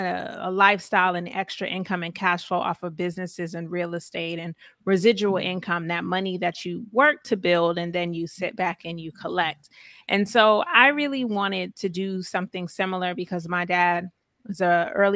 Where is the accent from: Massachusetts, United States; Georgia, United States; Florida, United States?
Georgia, United States; you know, I'm from Georgia. Back then, my bank was First Union.